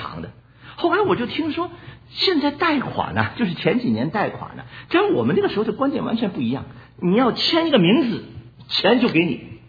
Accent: United States; 那讲到我们美国人啊

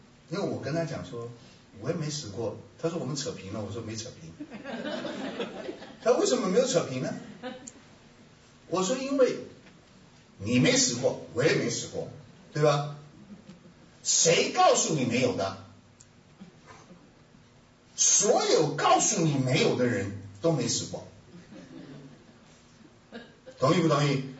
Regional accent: Hunan, China; 特别是我这种从小吃辣椒长大的，你知道我们湖南人脾气没有好的呀

